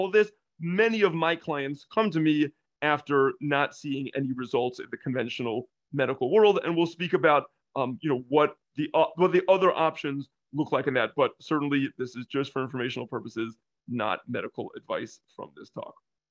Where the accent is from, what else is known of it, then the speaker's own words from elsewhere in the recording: San Diego, California, United States; I grew up in San Diego.